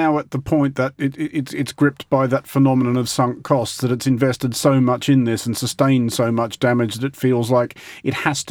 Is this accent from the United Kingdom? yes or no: no; Australia; I come from Australia.